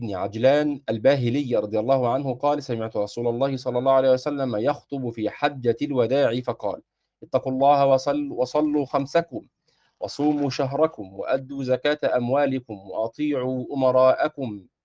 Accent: Egypt; ودي من الألفاظ اللي بنقول لك إيه في الفلاحي عندنا في مصر

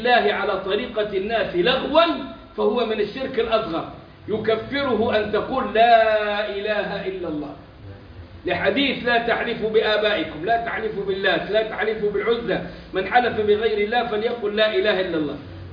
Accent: Egypt; عندنا احنا كمصريين

